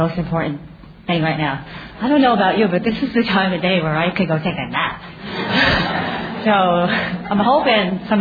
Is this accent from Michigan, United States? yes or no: no; Bronx, New York, United States; also born or lived in Lancaster / Harrisburg; now in Simi Valley, United States; I come from Bronx, New York. That's where I was born and raised. Lived in Lancaster, Pennsylvania, Harrisburg, Pennsylvania. And I'm a current resident of Simi Valley, California.